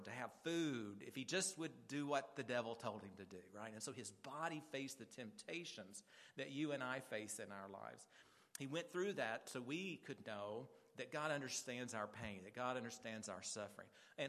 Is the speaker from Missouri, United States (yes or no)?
no; Kentucky, United States; You see this still today back east where I grew up in Kentucky. Kentucky is a border state